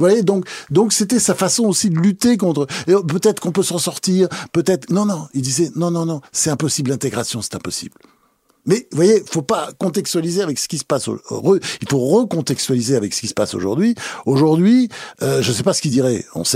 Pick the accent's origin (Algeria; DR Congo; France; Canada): France; Normandy; J'ai été élevé en Normandie, etc. Donc, mais je suis un résultat de l'immigration.